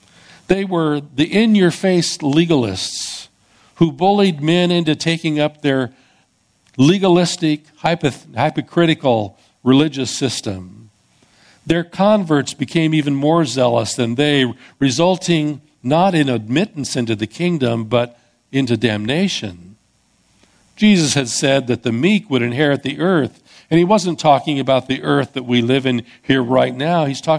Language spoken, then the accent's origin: English; San Jose, California, United States; also born or lived in Iowa; We grew up in Iowa, we came from, but grew up mostly in San Jose, California, and most of my schooling was there.